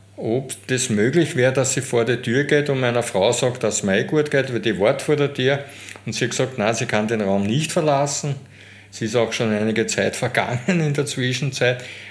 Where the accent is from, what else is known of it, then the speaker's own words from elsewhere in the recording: Lower Austria, Austria; ich bin ein Niederösterreicher